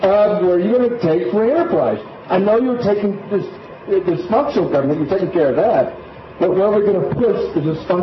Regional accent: Texas, United States; And I'm from Texas, but I'm just saying I think that dysfunctional party.

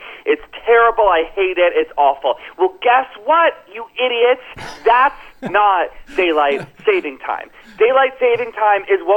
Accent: Florida, United States; That's what's happening in my home state of Florida, which is actually a leader on this issue.

